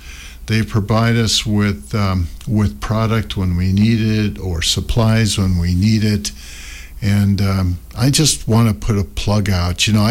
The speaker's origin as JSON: {"language": "English", "town": "Darlington", "country": "United States", "tie": "born or raised there", "said": "I grew up in Darlington, so it started out with teams down there. And as I moved around the state a little bit, I played for some other people"}